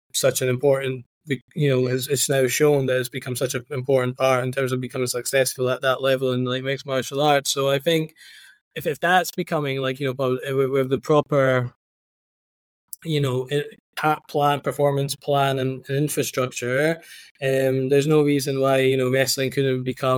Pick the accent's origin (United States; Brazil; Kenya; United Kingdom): United Kingdom; Scotland; accent: Scottish; he hears my accent, like, a Scottish accent.